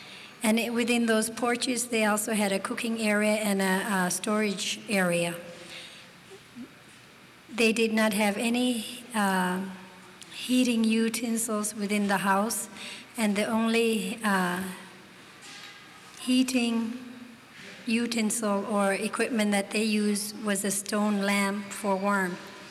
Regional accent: Wainwright, Alaska, United States; I wanted to talk about my hometown, Wainwright. I'm going to relate what I experienced. My parents brought me to Wainwright when I was a child. I essentially grew up in Wainwright beginning from 10 years of age.

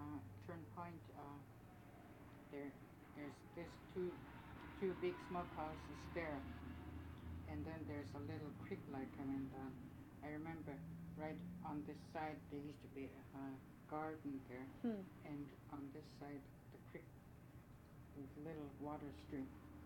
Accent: Angoon, Alaska, United States; I grew up in Angoon.

